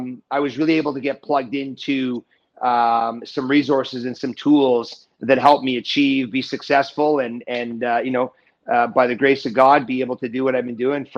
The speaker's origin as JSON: {"language": "English", "town": "Montreal", "region": "Quebec", "country": "Canada", "tie": "born or raised there", "said": "So I grew up in Montreal."}